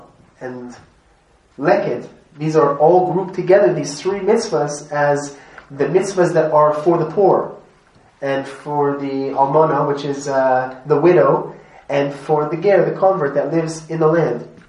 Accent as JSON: {"language": "English", "town": "Montreal", "region": "Quebec", "country": "Canada", "said": "I'm from Montreal originally"}